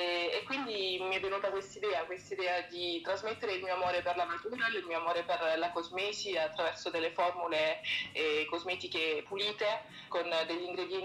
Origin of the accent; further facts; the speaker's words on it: Apulia, Italy; now in France; No, sono italiana espatriata in Francia da 4 anni, però sono pugliese di origine provenzale, diciamo, perché abito in Provenza di adozione.